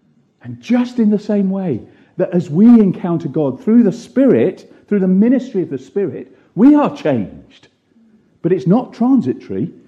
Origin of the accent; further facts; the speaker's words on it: United Kingdom; we're British, so when we're set free, we say, thank you very much indeed